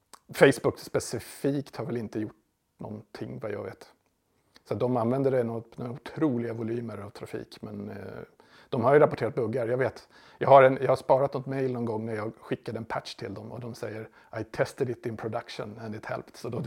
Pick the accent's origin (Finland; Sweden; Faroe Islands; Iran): Sweden; Det är ju vi är några svenskar